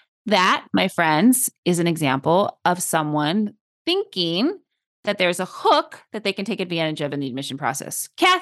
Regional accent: Los Angeles, California, United States; I grew up in LA.

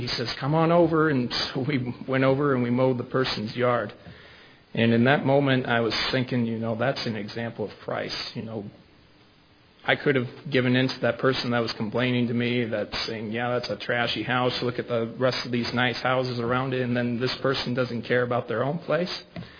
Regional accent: Kansas City, Missouri, United States; I'm from Kansas City, Missouri. I'm over 1,000 miles away.

